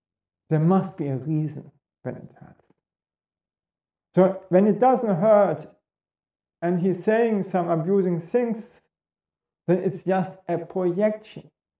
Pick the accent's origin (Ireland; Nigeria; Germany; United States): Germany; I was growing up in Nazi Germany.